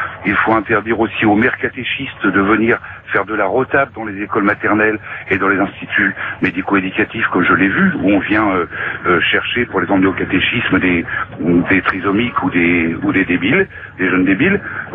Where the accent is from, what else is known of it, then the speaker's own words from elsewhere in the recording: Le Havre, Normandy, France; Oui, bonjour, Jean-Luc, je suis du Havre